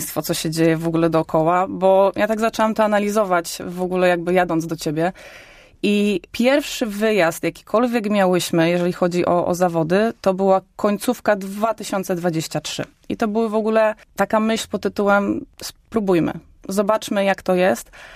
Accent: Kalisz, Greater Poland Voivodeship, Poland; prekursorem czuję się w moim mieście rodzinnym. Faktycznie jestem z Kalisza.

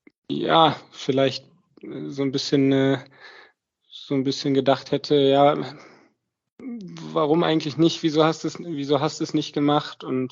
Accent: Düsseldorf, North Rhine-Westphalia, Germany; Düsseldorf, das ist ja meine Heimat

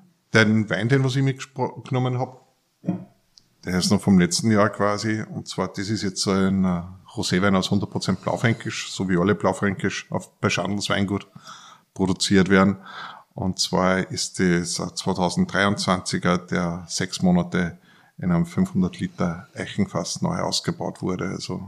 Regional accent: Upper Austria, Austria; bei uns im oberösterreichischen Traunviertel, ich komme aus der Mostzentrale Oberösterreich, sage ich immer, bin ich daheim und aufgewachsen.

